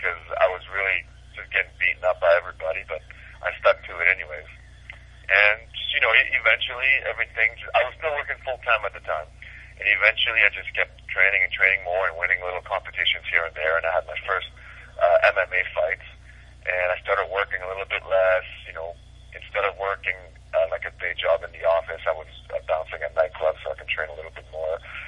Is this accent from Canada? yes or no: yes; Vancouver, British Columbia, Canada; I grew up in Vancouver since I was 11 years old